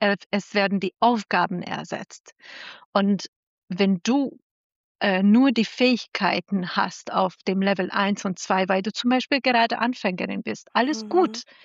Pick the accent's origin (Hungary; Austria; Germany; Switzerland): Hungary; Ich habe in einer Klinik gearbeitet, noch in Budapest. Ich komme ja aus Ungarn.